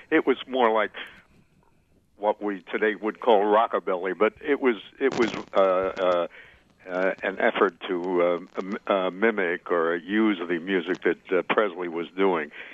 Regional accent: New York, United States; I was born and raised in New York.

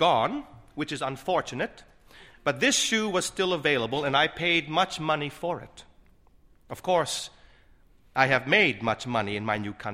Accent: North Vietnam, Vietnam; now in New Orleans, United States; I came at last to New Orleans, Louisiana, and because I was once from North Vietnam and was Catholic, I ended up among my own people far east in Orleans Parish

